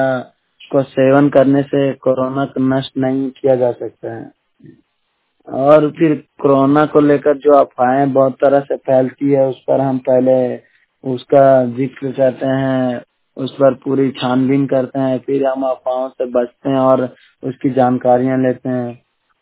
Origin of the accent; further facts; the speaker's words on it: Vishnugarh, Jharkhand, India; और मैं विष्णुगढ़ से हूँ।